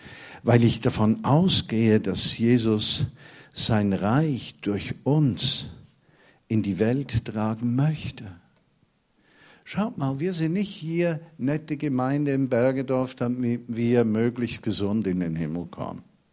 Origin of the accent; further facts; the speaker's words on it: Switzerland; now in Berlin, Germany; Ich bin ja auch keiner. Ich bin ein Schweizer Emigrant. Aus der Enge des Ländchens geflohen in die Weite der einzigen deutschen Weltstadt.